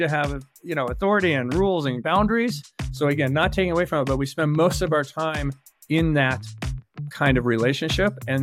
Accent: Indianapolis, Indiana, United States; So first of all, I grew up in Indianapolis and a single parent household.

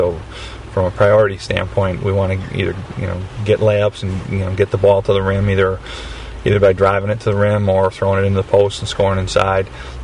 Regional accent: Waterville, United States; we've got actually from my hometown Waterville

